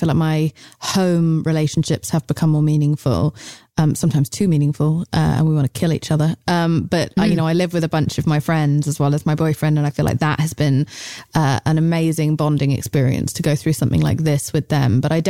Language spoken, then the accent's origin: English; England, United Kingdom; And I'm English, so we never get goosebumps.